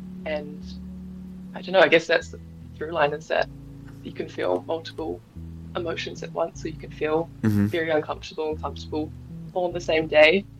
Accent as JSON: {"language": "English", "region": "Auckland", "country": "New Zealand", "tie": "born or raised there", "said": "But I grew up on the North Shore, so kind of out of the city and more in the bush and on the beach."}